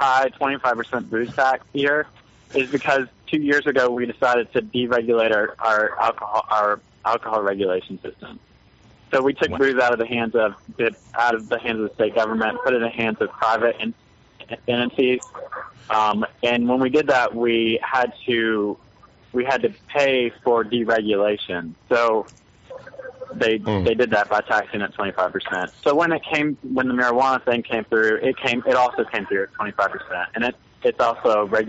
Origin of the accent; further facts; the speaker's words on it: Memphis, Tennessee, United States; I grew up in Memphis, Tennessee. They have a horrible problem with meth.